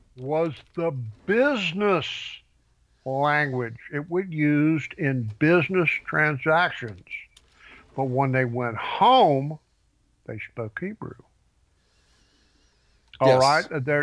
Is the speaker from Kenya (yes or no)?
no; Scotland, United Kingdom; And you will be nice, I'm Scottish.